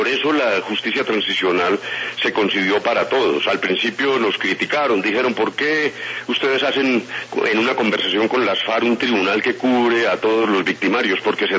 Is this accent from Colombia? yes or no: yes; Colombia; somos colombianos